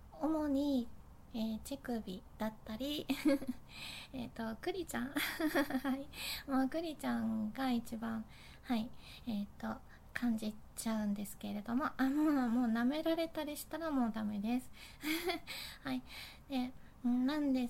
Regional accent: Fukuoka, Japan; accent: Hakata dialect; で出身地は福岡です。はい、なので博多弁を喋れるとよ

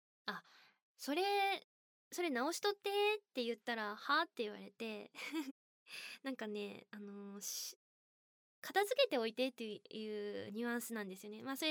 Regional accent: Kyushu, Japan; 私自身も九州の方出身で、わかるわかると、とっさにたまにね、方言出たりする時あるんですよ。

